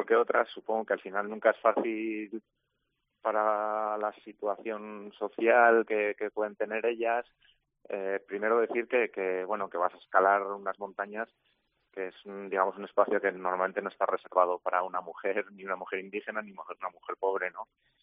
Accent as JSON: {"language": "Spanish", "region": "Castile and León", "country": "Spain", "said": "yo soy de León"}